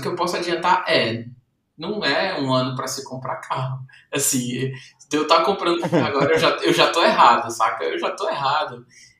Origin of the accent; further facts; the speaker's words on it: Fortaleza, Ceará, Brazil; que eu sou de Fortaleza, né?